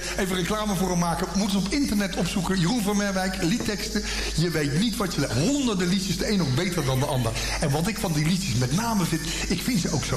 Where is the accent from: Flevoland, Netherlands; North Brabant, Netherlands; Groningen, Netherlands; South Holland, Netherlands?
South Holland, Netherlands; The Hague; born there; Ik ben er ook geboren in Schilderswijk.